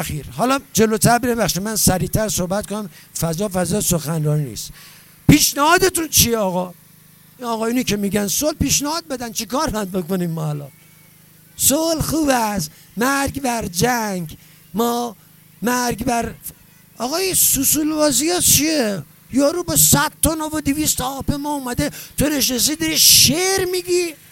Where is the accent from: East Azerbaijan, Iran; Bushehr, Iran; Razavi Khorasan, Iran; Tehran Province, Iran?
Razavi Khorasan, Iran; Mashhad; بچه مشهدم، تو بسیج بزرگ شدم، بابام خدا بیامرزه حزب اللهی، مادرم انقلابی، این شدم.